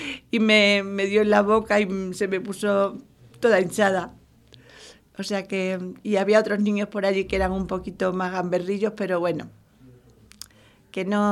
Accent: Guadalcanal, Andalusia, Spain; born there; Pues nací en el pueblo, en Guadalcanal, en el 1949, en octubre.

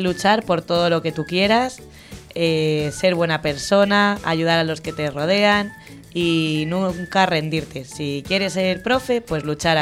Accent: Madrid, Community of Madrid, Spain; born there; Nací en Madrid, en La Paz.

